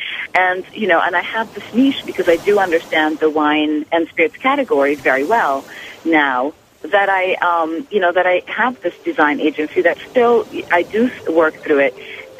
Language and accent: English; Lebanon; English is a second language; moved away as an adult; now in United States; I came from Lebanon and went to college in New York to study graphic design.